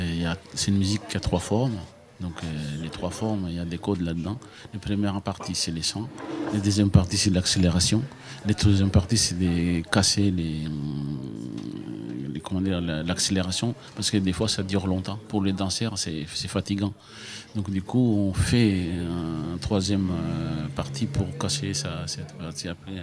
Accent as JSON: {"language": "French", "country": "Madagascar", "tie": "born there", "moved": "yes", "said": "moi, de toute façon, c'est mon pays natal. Donc même si j'habite ici, elle est toujours dans mon cœur. Donc je retourne là-bas voir la famille parce que toute ma famille est restée là-bas."}